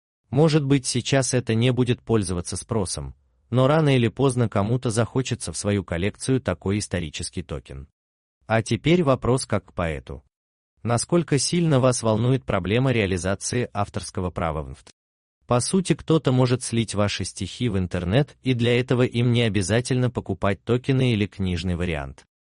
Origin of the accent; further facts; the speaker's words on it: Novgorod Oblast, Russia; Новгородской области, откуда я родом